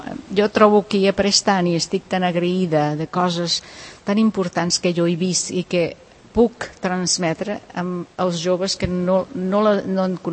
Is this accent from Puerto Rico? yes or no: yes; Puerto Rico; Jo era violoncelista, una noieta de Puerto Rico, que tenia talent, que havia enviat als Estats Units.